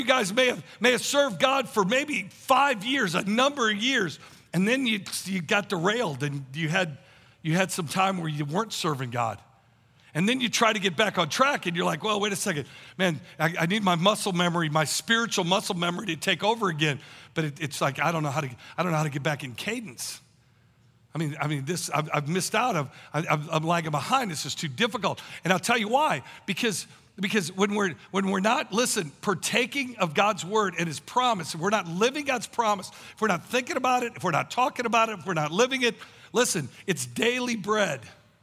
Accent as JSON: {"language": "English", "town": "Tulsa", "region": "Oklahoma", "country": "United States", "said": "from Tulsa, Oklahoma."}